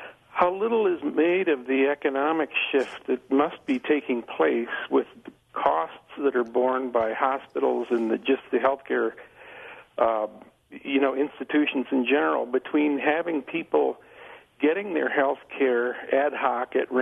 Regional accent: Madison, Wisconsin, United States; now in Mexico; I'm actually formerly from Wisconsin, from Madison, so I've followed Wisconsin Public Radio on the Internet all along.

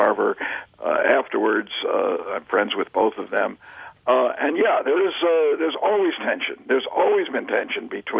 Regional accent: New York, United States; now in Los Angeles, United States; I tell people I was raised in New York and live in Los Angeles

